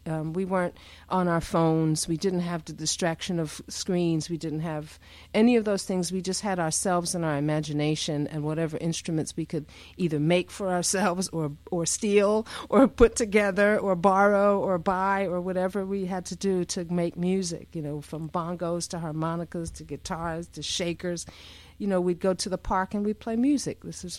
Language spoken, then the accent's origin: English; Philadelphia, Pennsylvania, United States; I grew up in West Philadelphia, in a classic West Philly row house.